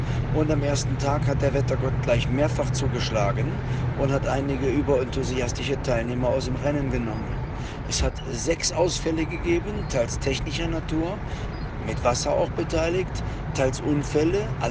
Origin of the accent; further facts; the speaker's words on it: Rhineland, Germany; accent: Rhenish; Ich mit meinem rheinischen Dialekt